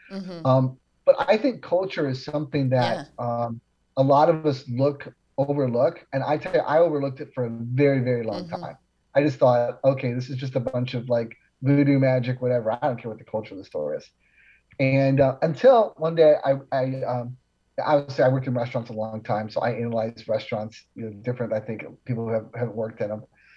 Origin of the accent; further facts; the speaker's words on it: Chicago, Illinois, United States; You know, I grew up in Chicago. Oh, I'm Chicago.